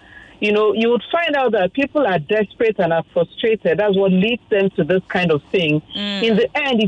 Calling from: Magodo, Lagos, Nigeria; I'm calling from Magodo.

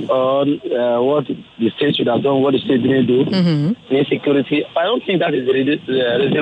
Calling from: Ikotun, Lagos, Nigeria; Yeah, I'm calling from Ikotu.

